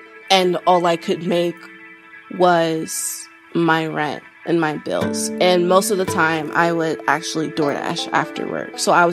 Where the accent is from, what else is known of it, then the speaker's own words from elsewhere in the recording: Cupertino, California, United States; now in Scottsdale, United States; I am 23 years old, and I live in Scottsdale, Arizona. I grew up primarily in Cupertino, California. It's kind of the heart of the Silicon Valley.